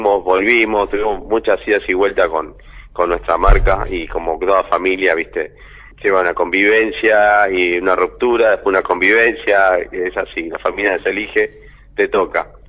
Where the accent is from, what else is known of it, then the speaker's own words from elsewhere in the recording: Claypole, Buenos Aires Province, Argentina; Nosotros somos de Claypole, Mente Brom.